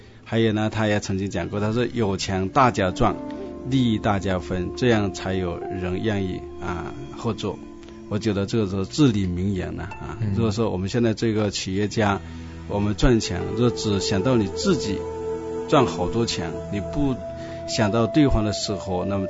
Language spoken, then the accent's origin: Chinese; Chaozhou, Guangdong, China; 我也是潮州人我们都是老乡。